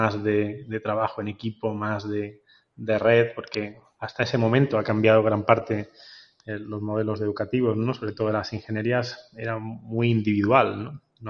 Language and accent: Spanish; Granada, Andalusia, Spain; yo me crié en Granada, soy de una familia en la que mi padre griego emigró relativamente joven, mi madre jienense, acabamos viviendo en Granada